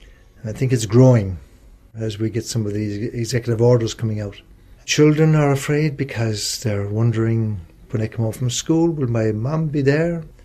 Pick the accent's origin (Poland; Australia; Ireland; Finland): Ireland; moved away as an adult; now in Los Angeles, United States; I came here from Ireland way back almost 40 years ago. I started working in South Los Angeles.